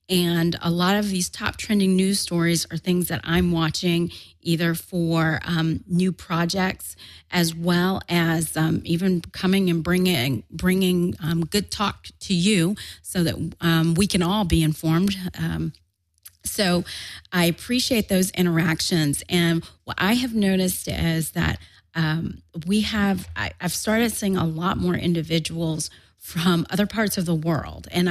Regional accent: the South, United States; And then I'm from the South. I was raised by Southern parents, and one of the things that my Southern parents have taught me is that people who don't agree with you, they make you stronger.

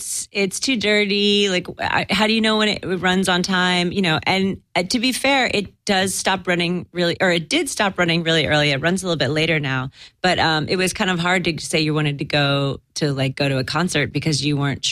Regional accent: St. Louis, Missouri, United States; now in Los Angeles, United States; I grew up in St. Louis, Missouri, outside of St. Louis, in the suburbs of St. Louis. And I moved here 11 years ago.

